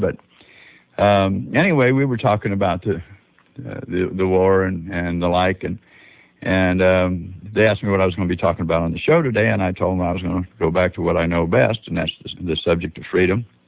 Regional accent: Arizona, United States; also born or lived in California; I was raised back in Arizona, although I'm a native Californian. I was raised back in Arizona where we had nothing but miles and miles

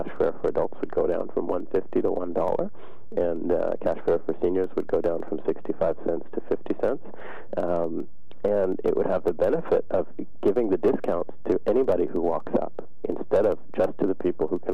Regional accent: Canada; I grew up in Canada where, you know, at the municipal level

